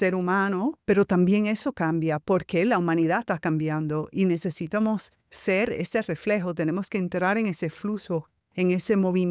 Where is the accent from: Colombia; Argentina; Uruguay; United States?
United States; also born or lived in Cuba / Spain; yo, que soy cubana y que obviamente tengo un español muy diferente porque me crié más que nada en los Estados Unidos y también viví en España.